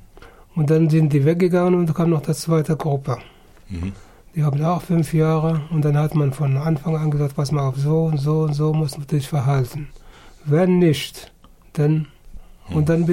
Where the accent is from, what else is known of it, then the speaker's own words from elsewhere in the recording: Germany; ich komme aus der DDR und ich brauchen sie nicht zu bezahlen